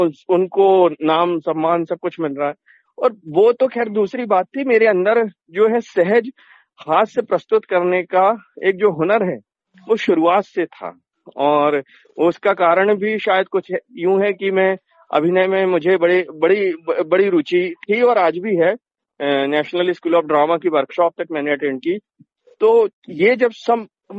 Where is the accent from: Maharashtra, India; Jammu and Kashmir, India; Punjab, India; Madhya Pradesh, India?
Madhya Pradesh, India; Jabalpur; मैं मध्य प्रदेश की संस्कार धानी जबलपुर में जन्मा, यहीं पला बढ़ा।